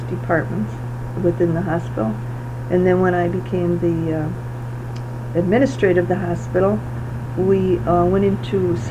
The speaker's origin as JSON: {"language": "English", "town": "Cleveland", "region": "Ohio", "country": "United States", "tie": "born or raised there", "said": "I grew up in Cleveland, Ohio."}